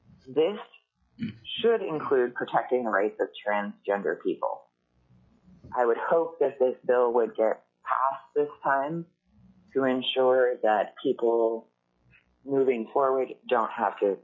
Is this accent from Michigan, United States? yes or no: no; Anchorage, Alaska, United States; I'm representing myself from Anchorage, Alaska.